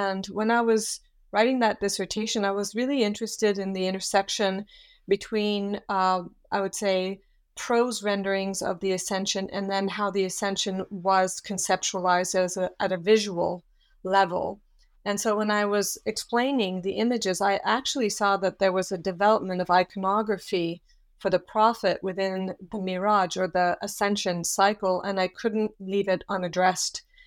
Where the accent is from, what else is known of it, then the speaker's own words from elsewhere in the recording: Switzerland; also born or lived in Australia / Yugoslavia; I had spent my whole life up till that point in Europe. I also had lived in Australia and in Yugoslavia. But I hadn't, and I am from Switzerland